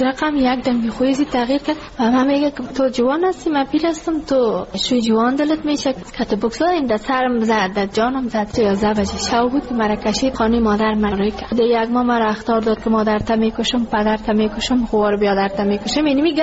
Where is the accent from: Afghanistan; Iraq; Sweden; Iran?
Afghanistan; Ghazni; now in Kabul, Afghanistan; ما کابل آمده از غزنی هستیم.